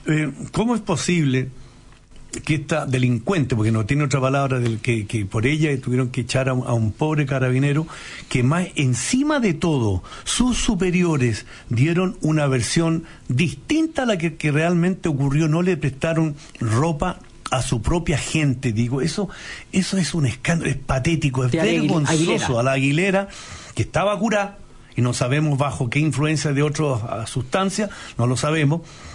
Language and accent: Spanish; Longaví, Maule, Chile; Y quiero reiterar mi saludo a Longaví, a mi pueblo, a los 50 años del Centro de Estudiantes, grandes próceres de mi pueblo.